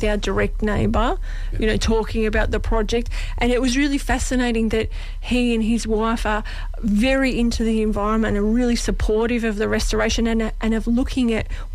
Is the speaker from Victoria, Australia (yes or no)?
yes; Ascot Vale, Victoria, Australia; now in Croydon, Australia; Well, I grew up in Ascot Vale, and I moved out to, I know, right in the inner city, and I moved out to Croydon about 30 years ago